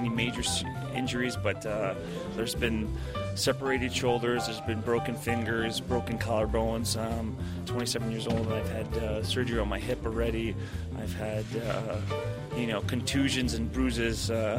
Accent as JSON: {"language": "English", "region": "New York", "country": "United States", "said": "I'm from Long Island, New York."}